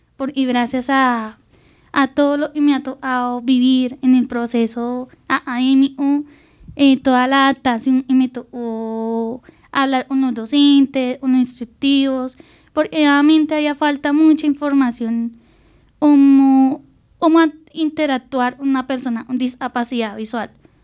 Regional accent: Villavicencio, Meta, Colombia; also born or lived in Bogotá; Y yo vivía... Nací en Bogotá, pero me fui a los 2 años a radicarme en Villavicencio con mis personas mencionadas.

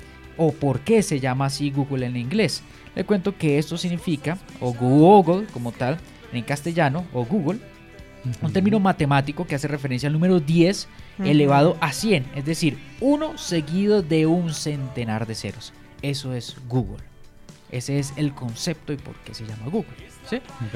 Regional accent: Panama; Y yo soy de Panamá.

